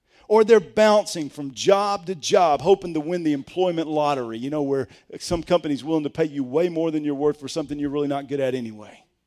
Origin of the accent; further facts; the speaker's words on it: Georgia, United States; Now, see, I grew up in DeKalb County, not too far from here.